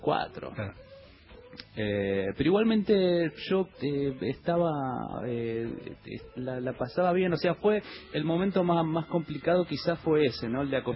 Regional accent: Argentina; yo soy argentino

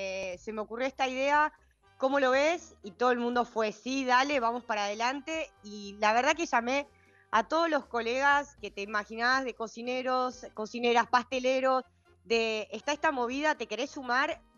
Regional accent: Bahía Blanca, Buenos Aires Province, Argentina; born there; also born or lived in Bariloche; yo nací en Bahía Blanca, viví toda mi vida en Bariloche y toda mi familia está en Bahía Blanca.

